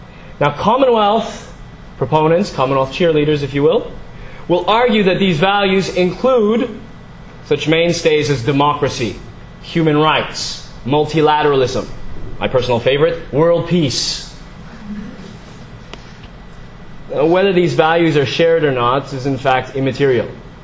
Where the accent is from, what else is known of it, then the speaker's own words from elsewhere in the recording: Egypt; also born or lived in Canada; I grew up in Egypt and in Canada